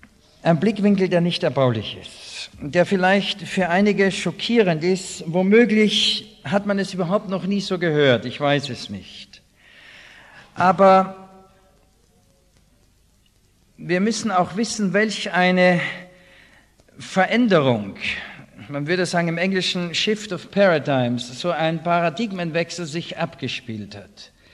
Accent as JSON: {"language": "German", "country": "Austria", "said": "Und ich selber als Österreicher, das Land war damals noch ziemlich konservativ"}